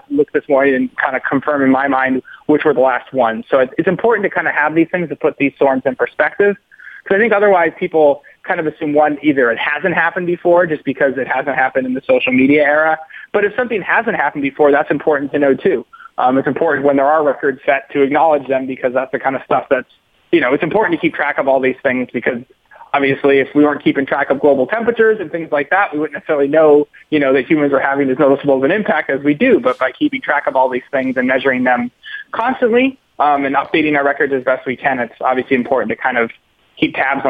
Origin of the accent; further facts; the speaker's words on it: Massachusetts, United States; growing up in Massachusetts, nor'easters.